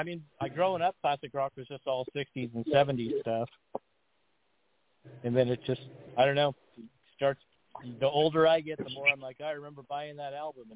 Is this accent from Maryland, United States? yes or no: no; Berkeley, California, United States; Like for me, I grew up around Berkeley and Oak stuff.